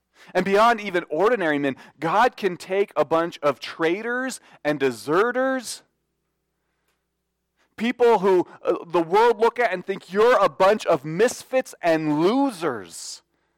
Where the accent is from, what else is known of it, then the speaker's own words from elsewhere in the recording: Denver, Colorado, United States; I grew up in Denver, of course.